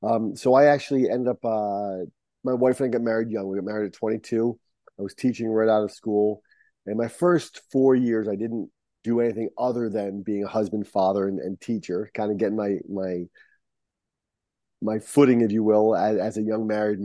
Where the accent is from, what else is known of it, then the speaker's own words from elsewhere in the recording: Barrington, Rhode Island, United States; Yeah, born and raised in Barrington, Rhode Island.